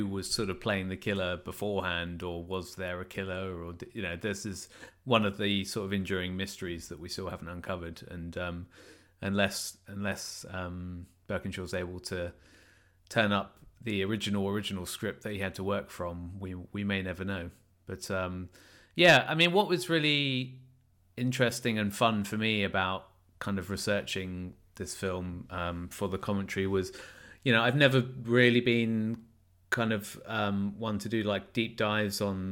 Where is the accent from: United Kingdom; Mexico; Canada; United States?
United Kingdom; kind of being a Brit, you know, there's a lot of credits, you know, that I recognize.